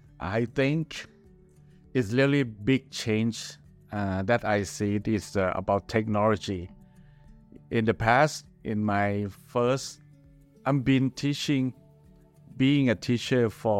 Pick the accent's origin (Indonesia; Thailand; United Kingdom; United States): Thailand; Chiang Mai; English is a second language; moved away as an adult; now in Bangkok, Thailand; Before that, I moved from Chiang Mai, my hometown, to work in Bangkok at the Bangkok Christian College for 3 years.